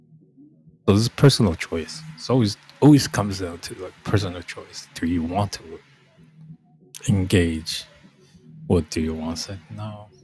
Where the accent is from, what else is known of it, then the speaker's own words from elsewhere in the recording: Taipei, Taiwan; When I grew up in Taiwan and stuff, those of us live in Taipei with upper class, upper middle class, different.